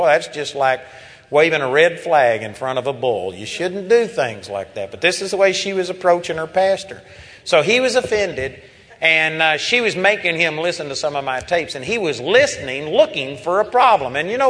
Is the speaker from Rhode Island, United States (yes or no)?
no; Texas, United States; accent: Texas; by the time it gets through my brain and through my Texas accent, it just comes out me.